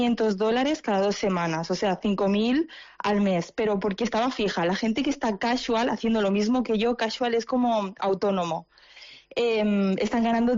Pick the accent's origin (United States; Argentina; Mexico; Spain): Spain; Barcelona, Catalonia; moved away as an adult; now in Australia; Yo soy de Barcelona.